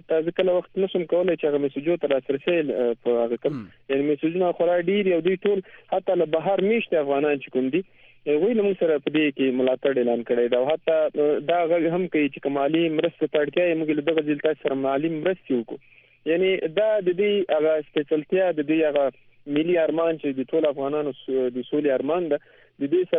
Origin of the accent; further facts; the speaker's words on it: Mata Khan, Paktika, Afghanistan; زه خپل د پکتیکا ولایت متخان ولسوالۍ